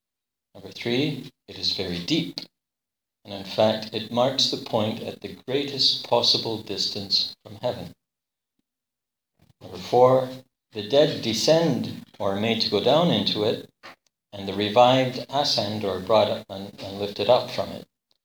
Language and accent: English; Scotland, United Kingdom; And I'm Scottish enough that free access to resources is right up my line.